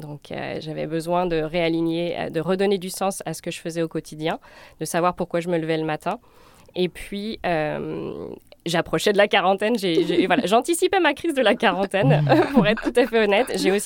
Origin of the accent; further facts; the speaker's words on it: Nantes, Pays de la Loire, France; also born or lived in Marseille; Eh bien, je suis française, comme ça s'entend probablement. J'ai grandi à Nantes et j'ai fait mes études à Marseille.